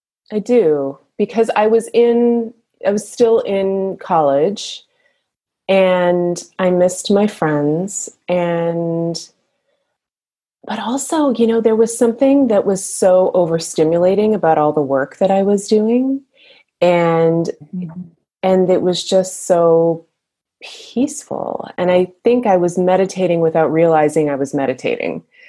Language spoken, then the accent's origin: English; Canada; when I was in my early 20s, I grew up in Canada and I went to the Yukon Territory, up to Dawson City, Yukon